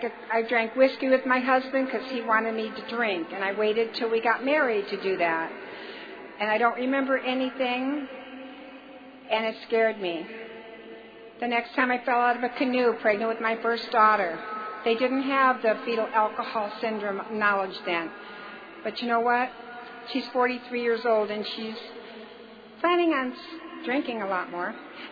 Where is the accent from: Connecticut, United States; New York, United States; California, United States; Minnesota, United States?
California, United States; Mission Viejo; I'm from Mission Viejo, California, and I am definitely an alcoholic.